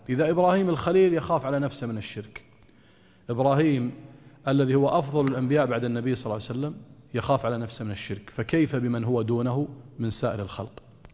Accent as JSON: {"language": "Arabic", "country": "Kuwait", "said": "هل عندنا في الكويت من يطوف على قبر؟"}